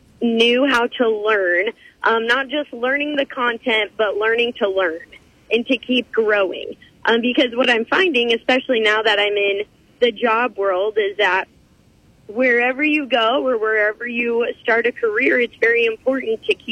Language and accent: English; Bloomfield, Iowa, United States; Yeah, so I grew up in Bloomfield, Iowa, and absolutely love Southeast Iowa.